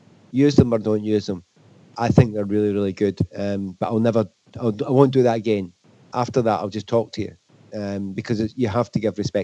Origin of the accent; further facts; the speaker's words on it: Scotland, United Kingdom; obviously being Scottish and watched a lot of Scottish football